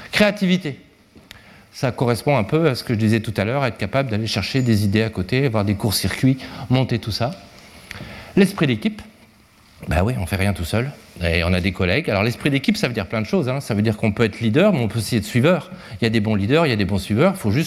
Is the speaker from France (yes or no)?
yes; Brittany, France; Ben oui, on a une région, on est breton. Bon, fier de l'être, ouais, pas plus que ça, mais breton quand même